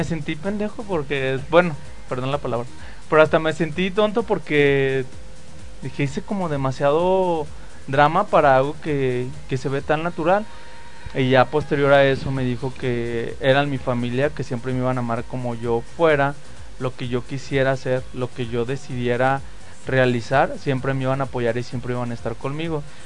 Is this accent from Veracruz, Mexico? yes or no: no; La Barca, Jalisco, Mexico; aunque los dos somos de pueblo, yo soy de La Barca, Jalisco